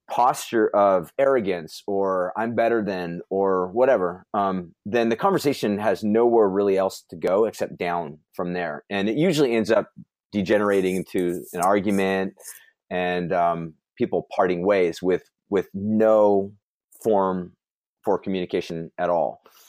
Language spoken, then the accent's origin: English; Huntington Beach, California, United States; I grew up in Huntington Beach.